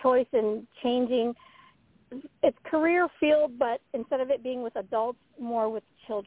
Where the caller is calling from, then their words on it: Ventura, California, United States; from Ventura, California.